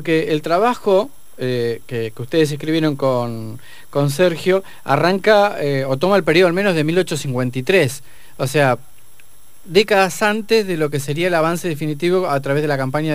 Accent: Alto Valle, Argentina; Me hizo recordar a mi infancia, aquí en el Alto Valle, en Neuquén y Río Negro

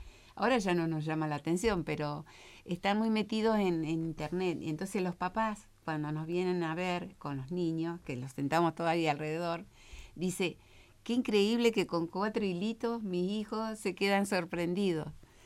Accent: Cipolletti, Río Negro, Argentina; Chipoleti, Río Negro.

